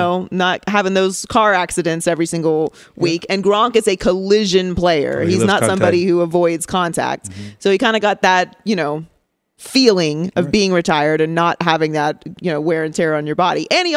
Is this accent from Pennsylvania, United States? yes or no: yes; Pittsburgh, Pennsylvania, United States; No, I think Herbert is, look, I'm a, I grew up in Pittsburgh.